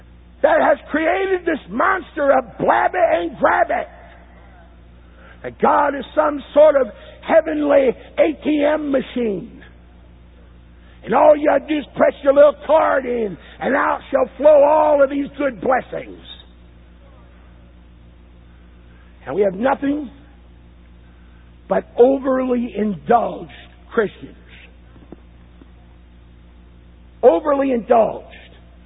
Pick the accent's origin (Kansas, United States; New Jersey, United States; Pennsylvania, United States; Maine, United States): Maine, United States; I mean, I know I'm from Maine, and I may be a little off somewhere